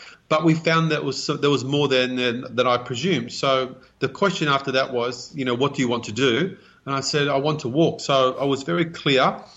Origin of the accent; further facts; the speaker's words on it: Australia; born there; we immigrated from Scotland. I was born here in Australia.